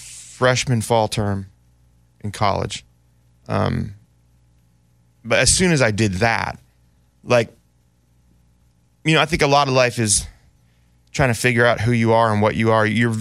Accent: Oakland, California, United States; especially growing up in Oakland, there's a lot, you know … is really big

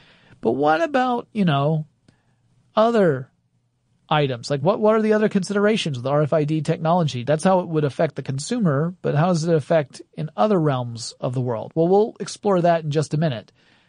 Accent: Gainesville, Georgia, United States; whenever I visit my hometown of Gainesville. It's poultry capital of the world

